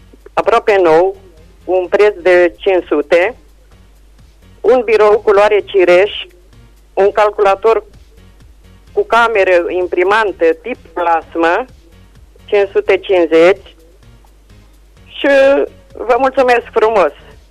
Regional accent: Reșița, Caraș-Severin, Romania; din Reșița

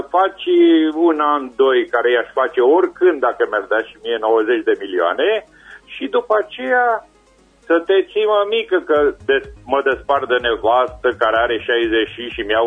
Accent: Reșița, Caraș-Severin, Romania; Din Reșița.

